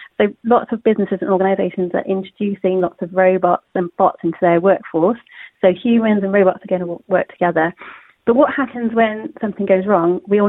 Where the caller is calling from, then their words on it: Forest of Dean, South West England, United Kingdom; I'm calling from the Forest of Dean.